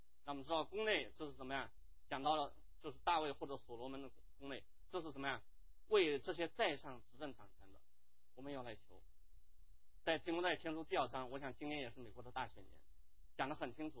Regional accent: China; 我们中国人因为在长久的岁月当中人口太多吃不饱

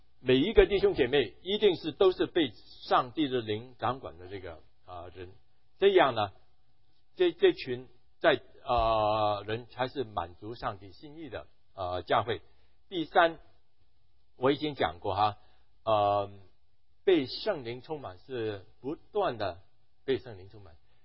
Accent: Guangdong, China; now in United States; 我常常跟人家说，我是广东人，我是广东人啊，广东人很会骂人的。

